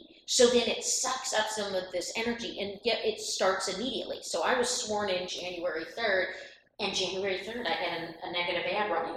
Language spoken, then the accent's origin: English; Midwest, United States; accent: Midwestern; And my colleagues know me for my passionate Midwestern accent